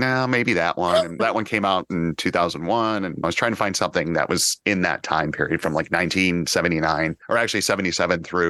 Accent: Midwest, United States; First of all, they're a Midwestern band. I'm from the Midwest.

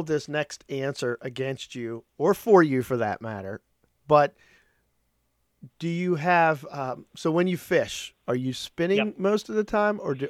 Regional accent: Centre Hall, Pennsylvania, United States; now in Pittsburgh, United States; I'm originally from Center Hall.

